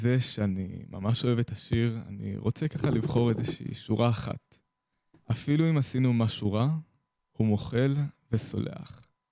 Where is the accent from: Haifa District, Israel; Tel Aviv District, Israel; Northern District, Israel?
Haifa District, Israel; Haifa; אני מגיע מחיפה.